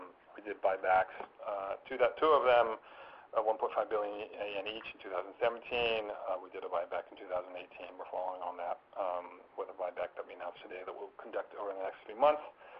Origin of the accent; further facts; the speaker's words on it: United States; I'm American, you can probably tell from my accent